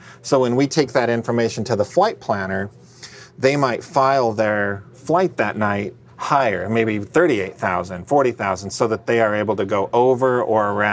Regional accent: Colorado, United States; I grew up out in Colorado, and I would get frustrated when it wouldn't snow.

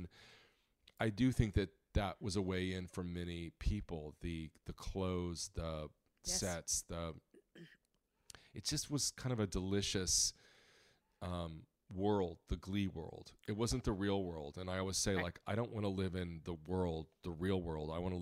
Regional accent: Indiana, United States; You know, I grew up in Indiana. Literally in the backyard was a cornfield and a church.

